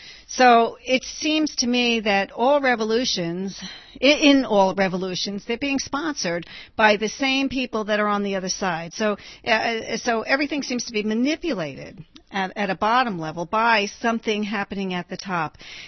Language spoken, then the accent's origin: English; New York City, New York, United States; I come from New York City, and everything is imported into the city.